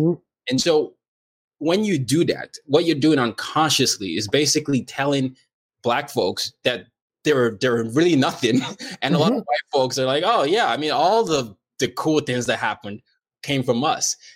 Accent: Nigeria; You're from Ghana, I'm from Nigeria.

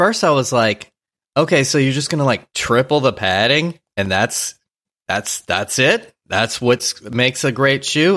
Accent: New Orleans, Louisiana, United States; now in Los Angeles, United States; as you know, you grew up in New York. I grew up in New Orleans. Like, I love L.A.

